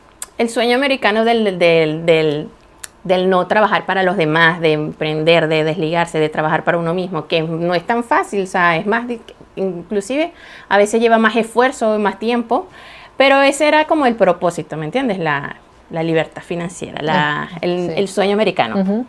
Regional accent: Barquisimeto, Lara, Venezuela; moved away as an adult; Soy venezolana de la ciudad musical de Venezuela, que es Barquisimeto. Nací en diciembre del 83.

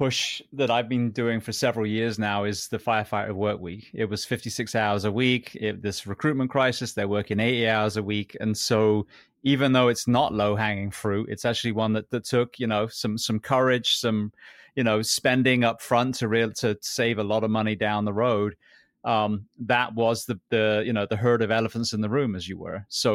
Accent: England, United Kingdom; moved away; And I came from England. None of these even, made sense to me.

